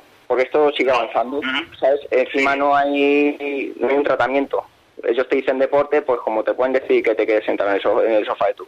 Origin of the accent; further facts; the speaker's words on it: Aranjuez, Community of Madrid, Spain; Bueno, yo soy de Aranjuez